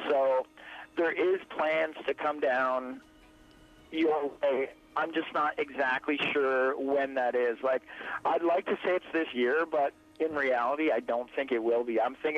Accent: Canada; it's not because we're Canadian and super proud or something.

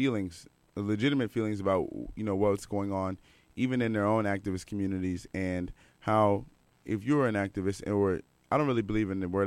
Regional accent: Washington, District of Columbia, United States; If you don't know, I'm from Washington, D.C. area

